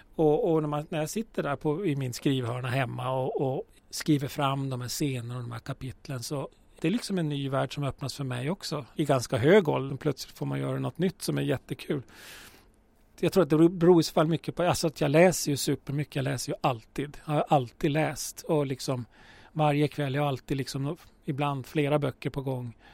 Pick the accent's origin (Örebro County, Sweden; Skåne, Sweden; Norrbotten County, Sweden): Norrbotten County, Sweden; Luleå; also born or lived in Arvidsjaur; bodde i Luleå fram till jag var 27, tror jag. Det är ändå en ganska stor del av ens liv. Alltså det, jag är född i Arvidsjaur, men familjen flyttade från Arvidsjaur när jag var 2. Så Luleå är ju liksom min barndom och min ungdom